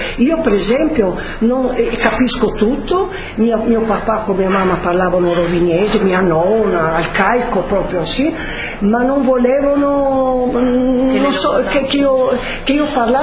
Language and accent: Italian; Trieste, Friuli-Venezia Giulia, Italy; born there; io sono nata a Trieste, ma sono orgogliosa, sai, non sto disprezzando Trieste